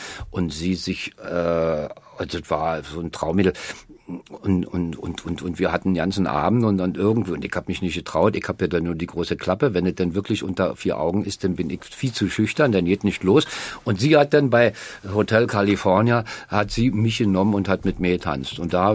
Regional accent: Berlin, Germany; Das war ja in der Zeit, wo ich aufgewachsen bin, da gab es ja, das war ja noch nicht richtig so getrennt alles Berlin.

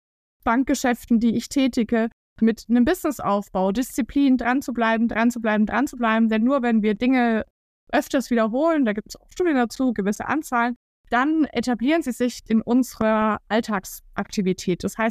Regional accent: Bavaria, Germany; Ich komme aus der Region von Schweinfurt

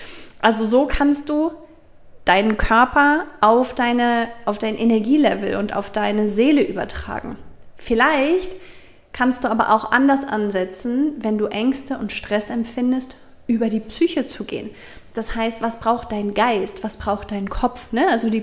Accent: Germany; meine Generation, ich bin 35 Jahre alt, das heißt meine Großelterngeneration, ich komme jetzt auch noch aus Deutschland

